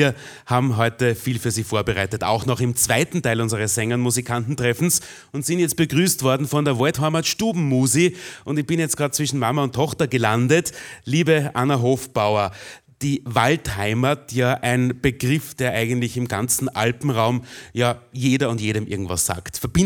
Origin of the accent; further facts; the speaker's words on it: Styria, Austria; das ja bei uns in der Steiermark, muss ich sagen, nicht allzu verbreitet ist